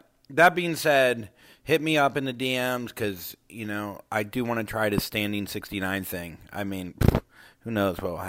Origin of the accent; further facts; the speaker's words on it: Port St. Lucie, Florida, United States; growing up, where I grew up in Port St. Lucie, Florida, there were no Jews.